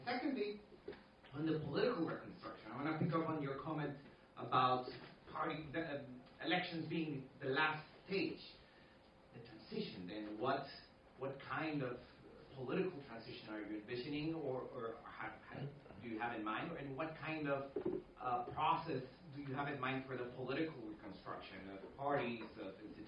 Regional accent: Guatemala; English is a second language; I'm from Guatemala.

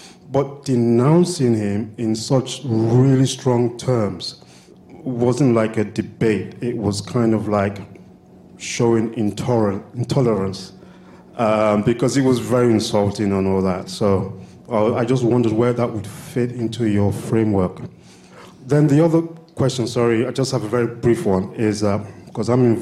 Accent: Canada; I am from Canada, alumnus of the University of London.

